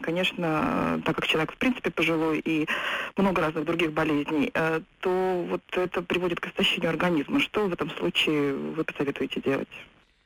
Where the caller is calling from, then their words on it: Saint Petersburg, Russia; я звоню из Санкт-Петербурга.